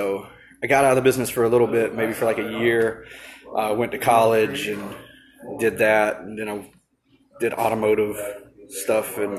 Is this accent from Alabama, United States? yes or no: no; Winder, Georgia, United States; now in Panama City Beach, United States; and I'm originally from Athens, Georgia, or Winder, Georgia, rather. Not many people know where that's at, so I always say Athens because everybody knows where the dogs are. But I've been in Panama City Beach for 10 years